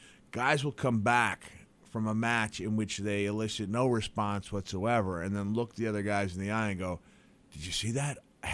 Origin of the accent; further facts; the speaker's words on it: New York, United States; Well, I knew I'd get a certain amount of comps, but I'm from New York, so I knew a place would be rocking with … friends and family.